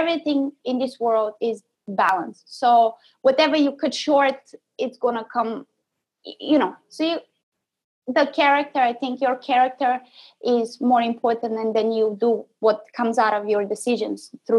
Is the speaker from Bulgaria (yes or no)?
yes; Bulgaria; now in Chicago, United States; I'm Bulgarian, and I have started playing the violin since I was 3 years old.